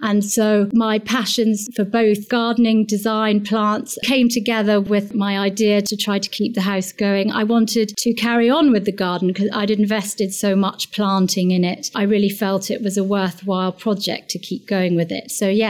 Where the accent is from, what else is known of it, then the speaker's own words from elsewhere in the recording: London, United Kingdom; born there; I was born in London and we came back to live there when I was four.